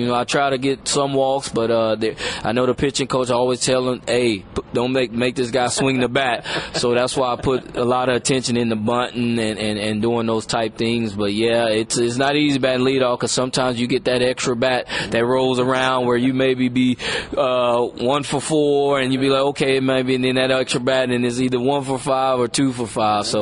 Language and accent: English; Louisiana, United States; I was a real big baseball fan. My dad was a baseball fan, and I had an older brother that played, so we definitely grew up.